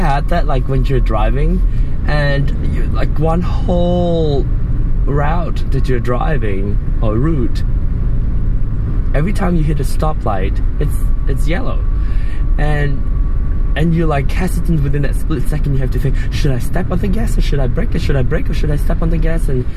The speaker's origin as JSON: {"language": "English", "region": "Penang", "country": "Malaysia", "tie": "born or raised there", "said": "my hometown in Penang, Malaysia."}